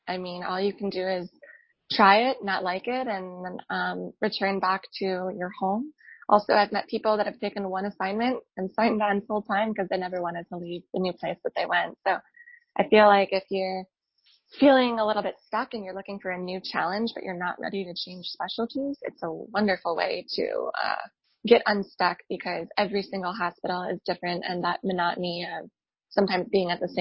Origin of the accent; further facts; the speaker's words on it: Midwest, United States; I grew up in the Midwest, so I didn't really have a ton of access to the mountains.